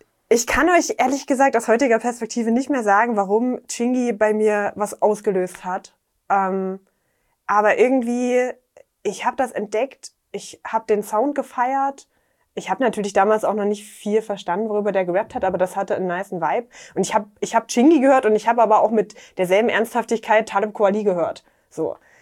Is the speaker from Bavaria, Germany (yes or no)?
no; Dessau, Saxony-Anhalt, Germany; weil in meiner Heimatstadt in Dessau gab es, also es gab schon eine Hip-Hop-Community.